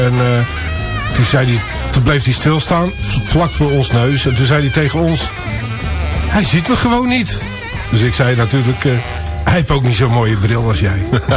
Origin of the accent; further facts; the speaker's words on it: Bergen op Zoom, North Brabant, Netherlands; also born or lived in Rotterdam / The Hague; Ik ben eigenlijk opgegroeid in Bergen op Zoom.